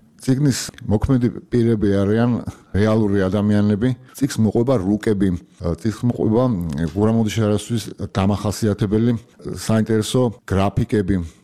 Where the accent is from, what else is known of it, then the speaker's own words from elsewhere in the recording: Sukhumi, Abkhazia, Georgia; მიუხედავად იმისა, რომ თავად სოხუმელი გახლავართ, მე არ მახსოვს.